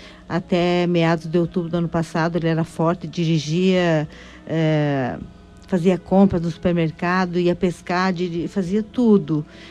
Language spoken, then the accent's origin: Portuguese; Santa Bárbara do Sul, Rio Grande do Sul, Brazil; also born or lived in Palmeira das Missões; Eu sou natural de Santa Bárbara do Sul, no interior de Santa Bárbara, né? Nasci num municípiozinho de Santa Bárbara. E aí depois, de alguns anos, eu fui morar em Palmeira das Missões.